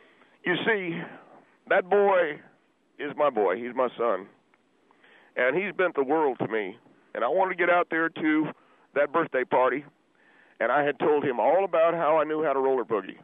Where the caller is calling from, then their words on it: Corona, California, United States; I'm in Corona.